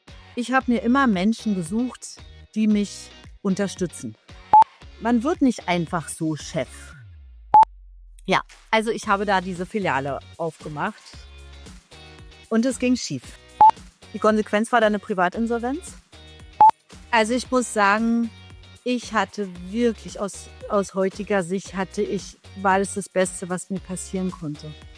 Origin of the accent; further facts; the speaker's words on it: Germany; ich bin ja in der DDR aufgewachsen